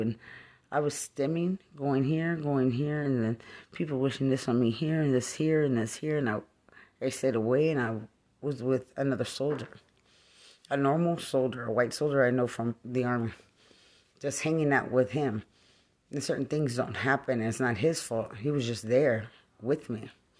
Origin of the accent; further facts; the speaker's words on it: Lubbock, Texas, United States; I'm just from Lubbock. There's nothing. I lived in a normal home, cotton fields, normal home, watermelons in the cotton fields